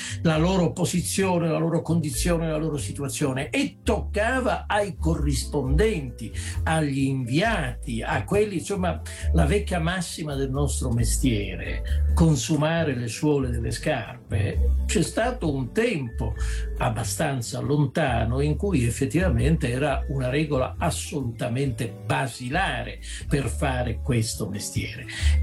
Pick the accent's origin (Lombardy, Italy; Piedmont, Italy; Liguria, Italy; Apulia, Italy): Apulia, Italy; Lecce; io sono leccese, sento fortemente il richiamo della mia terra